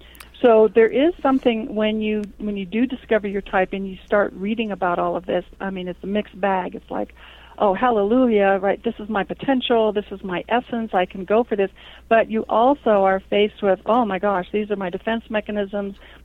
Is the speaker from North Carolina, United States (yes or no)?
no; Los Angeles, California, United States; also born or lived in Vancouver; I grew up in Los Angeles, and I was in the Hollywood film production community for many, many, many years. Also in Vancouver for many years.